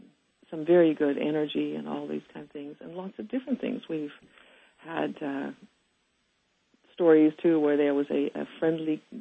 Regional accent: Heidelberg, Baden-Württemberg, Germany; now in United States; I was born and raised in Heidelberg, Germany, many, many years ago, in a very beautiful city. It was a gorgeous place to grow up, and I feel I'm very fortunate that I grew up in Europe, and now I'm able to live in this country.

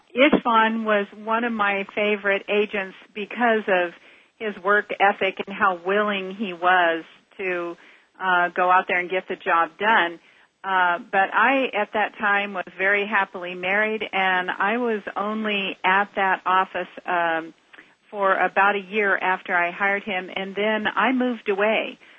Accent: Concord, United States; I got a divorce, and I moved back to my hometown of Concord and was very happily just going along in my single life

